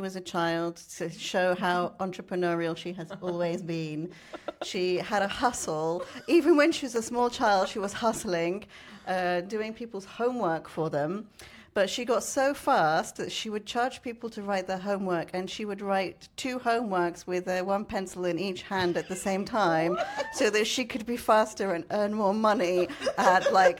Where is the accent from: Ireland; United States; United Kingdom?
United Kingdom; And I'm from the UK, so.